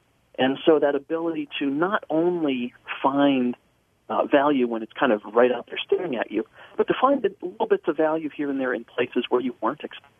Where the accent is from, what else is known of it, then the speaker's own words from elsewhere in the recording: Cleveland, Ohio, United States; See, I grew up in Cleveland, so I'm an Indians fan who happens to be living in exile.